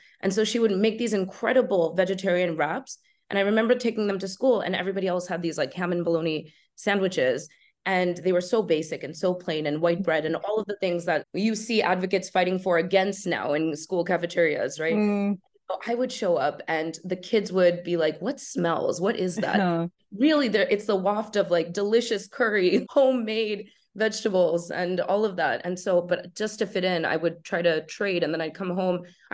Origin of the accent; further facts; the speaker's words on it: Randolph, New Jersey, United States; I'm from Randolph, New Jersey. I like to say I'm from New York City because I thought that sounded so much cooler than New Jersey.